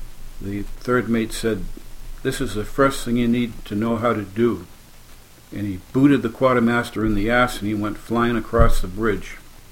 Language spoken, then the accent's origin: English; Norwood, Massachusetts, United States; also born or lived in Brookline / Allston / Roslindale; now in Hampton, United States; from Hampton, New Hampshire. I was born in Brookline, Mass. Moved to Alston, then to Rosendale, and I was raised most of my life in Norwood, Mass, on the South Shore. Went to Norwood High School